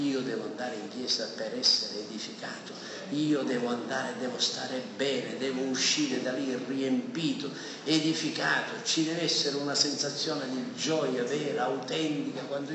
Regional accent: Adrano, Sicily, Italy; noi veniamo da Catania, Adrano è un piccolo centro.

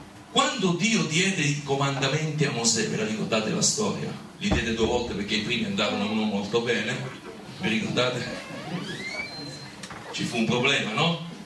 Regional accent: Rome, Lazio, Italy; now in Naples, Italy; io vengo da Napoli, ho un'opera lì. Sono romano in realtà, ma trasferito a Napoli per volontà di Dio da circa 4 anni e spero di rimanere là per tutta la mia vita

